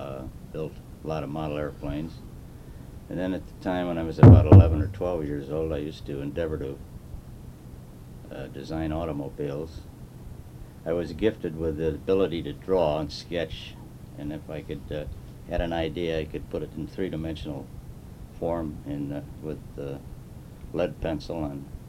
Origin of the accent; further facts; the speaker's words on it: Chicago, Illinois, United States; moved away as an adult; I was born in Chicago on June the 15th, 1916. I'm 71 and still going strong.